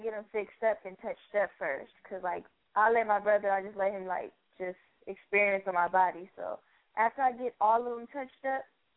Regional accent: Los Angeles, California, United States; Oh, I'm from the city, well, L.A.

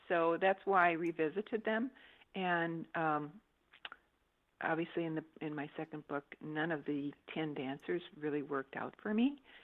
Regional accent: Wisconsin, United States; the Southwest, and just the type of person out here is totally different from the Midwest, because I was originally from Wisconsin.

